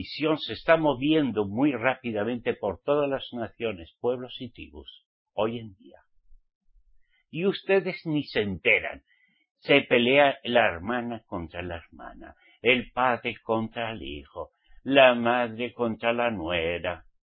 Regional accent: Basque Country, Spain; Como se dice en mi tierra, en España. ¿Qué les parece? Al menos en mi país, en el País Vasco.

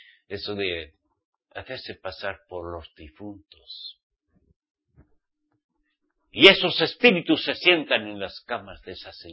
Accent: Spain; al menos en mi país, España. Cuidado. Pero yo no tenía paz cuando era católico.

